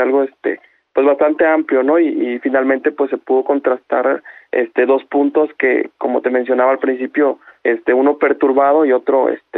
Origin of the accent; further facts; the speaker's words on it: Mexico; como mexicanos nos representa